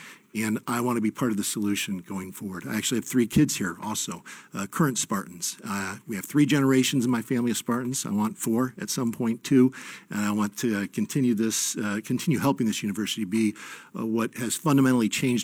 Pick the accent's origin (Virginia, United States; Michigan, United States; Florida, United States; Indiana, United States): Michigan, United States; East Lansing; I was born and raised in East Lansing.